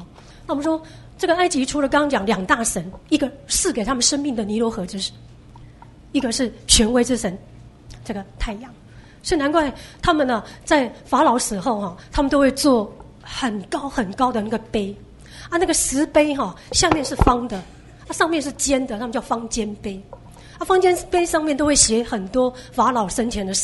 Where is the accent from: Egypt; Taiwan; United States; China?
Taiwan; 我们台湾人懂得洗澡什么时候？100年前才会洗澡